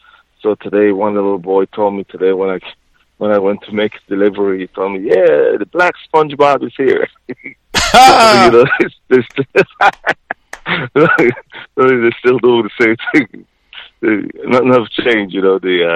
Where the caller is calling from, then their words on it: Bakersfield, California, United States; It's been really Bakersfield, California.